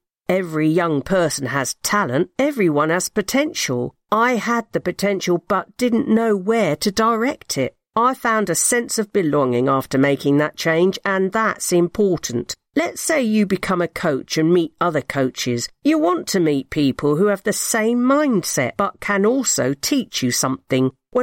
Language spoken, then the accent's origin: English; Hackney, London, United Kingdom; When you become a teenager, it's a bit different. I moved from Hackney to North London.